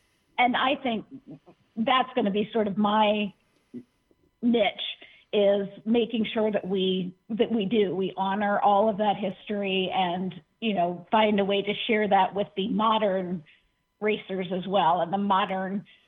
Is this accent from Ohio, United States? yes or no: yes; Findlay, Ohio, United States; everywhere we go, we say we're from Findlay, and someone says, oh, that's where Millstream is.